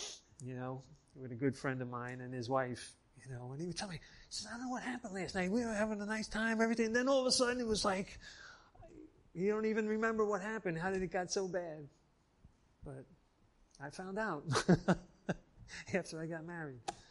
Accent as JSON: {"language": "English", "town": "Bayonne", "region": "New Jersey", "country": "United States", "tie": "born or raised there", "said": "growing up in Bayonne and seeing these old Italian ladies in the neighborhood dressed in black all the time."}